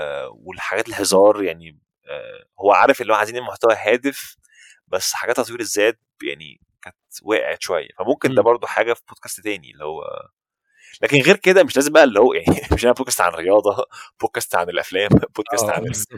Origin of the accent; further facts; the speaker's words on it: Benha, Qalyubia, Egypt; هو انا من بنها اصلا